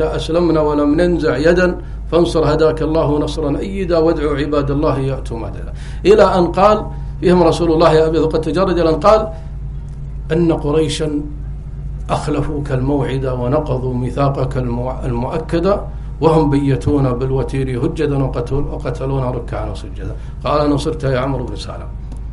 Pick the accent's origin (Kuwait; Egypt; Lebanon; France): Kuwait; وذهب أحد كبارهم عندنا في الكويت وحاول يصلح بين داعش وجبهة النصرة مرتين